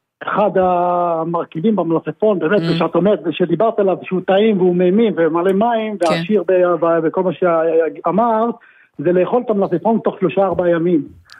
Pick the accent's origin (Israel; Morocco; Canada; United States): Israel; Northern District; אצלנו בעמק המעיינות נורא קר בחורף.